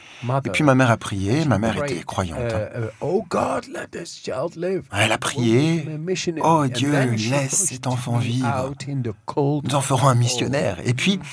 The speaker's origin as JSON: {"language": "French", "country": "Netherlands", "second_language": "French", "said": "Je viens des Pays-Bas et il fait plus froid, même qu'à Paris."}